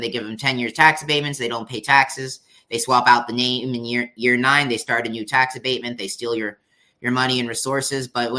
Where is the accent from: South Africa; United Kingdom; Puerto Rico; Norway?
Puerto Rico; say where I'm from Puerto Rico